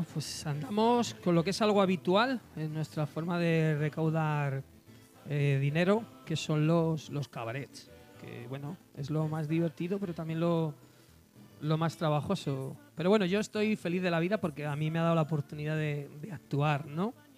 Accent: Madrid, Community of Madrid, Spain; yo soy del pueblo de Vallecas, de Villa de Vallecas

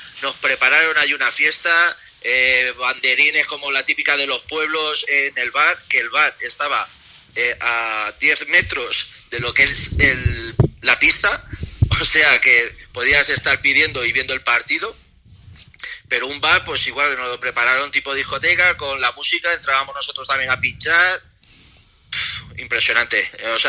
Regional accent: Spain; estando en Qatar, ¿cómo no vas a animar a España? Nosotros somos los primeros españoles.

